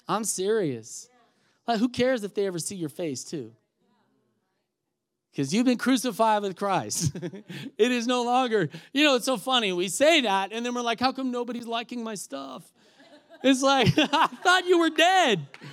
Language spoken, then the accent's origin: English; Texas, United States; also born or lived in Scottsdale, United States; he's like, yeah, we're from Texas. I said, so am I, baby. Anyway, I was living in Scottsdale at the time